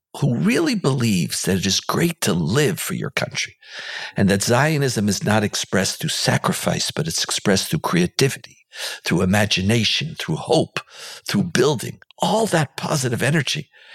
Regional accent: Israel; when we grew up here in Israel, but certainly in the early years of the foundation of the country

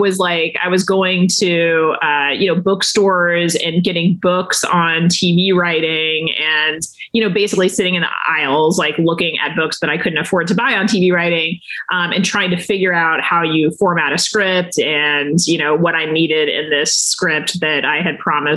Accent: Texas, United States; And, I was coming from Texas and so then I got to college and I met, other Republicans.

